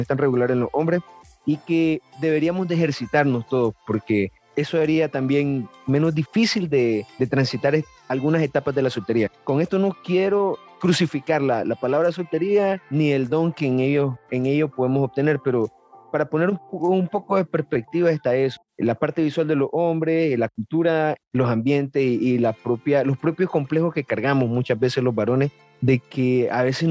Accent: Nicaragua; soy nicaragüense, soy ingeniero de sistema, soy un joven de 30 años

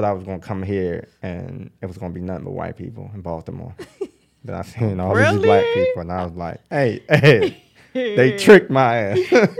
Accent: Nigeria; When we came from Nigeria, right, everything here, was considered the shit to us.

